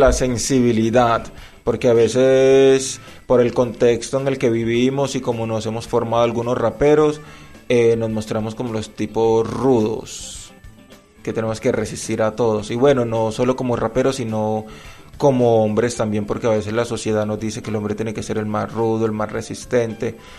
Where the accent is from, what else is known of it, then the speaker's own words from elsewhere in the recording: Antioquia, Colombia; Bueno, yo soy de Moravia, del barrio Moravia, vivo en Moravia y duermo en Campo Valdés.